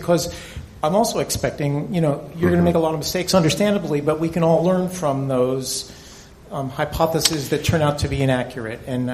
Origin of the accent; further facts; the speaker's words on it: New Jersey, United States; from Central Jersey.